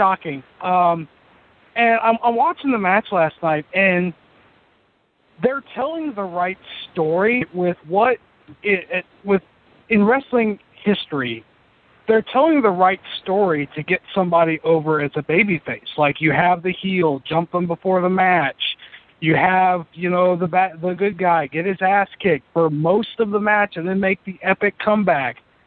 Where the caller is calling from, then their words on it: Indiana, United States; I'm calling from Indiana.